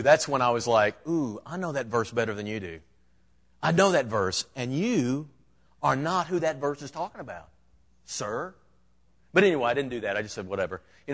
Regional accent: Michigan, United States; born there; I was born in Michigan, but I repented very early in life.

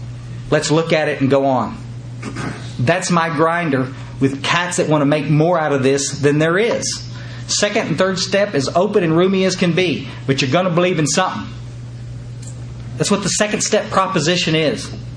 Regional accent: Texas, United States; I'm a Texan through and through, but gee whiz, I'd move here in a heartbeat.

